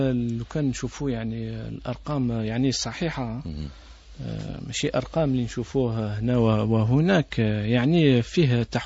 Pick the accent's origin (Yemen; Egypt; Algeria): Algeria; يعني هنا عندنا في الجزائر